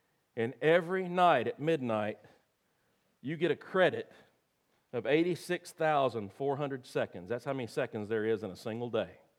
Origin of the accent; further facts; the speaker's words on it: Brownsville, Tennessee, United States; I remember, I grew up in Brownsville, Tennessee, and you could set your clock by, we had cotton gins.